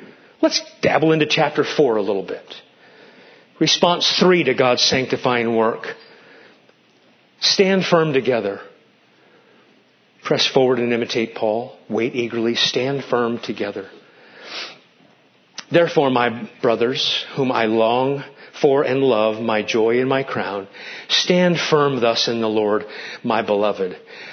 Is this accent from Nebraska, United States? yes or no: yes; Nebraska, United States; I grew up in Nebraska. My dad worked for Northwestern Bell.